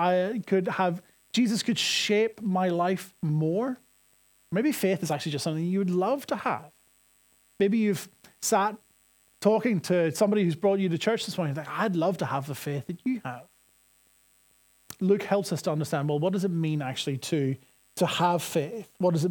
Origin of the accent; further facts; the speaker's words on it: Northern Ireland, United Kingdom; accent: Northern Irish; You're going to have to forgive my Northern Irish accent for the entirety of this series, because I say the verb to look and the male name look the same.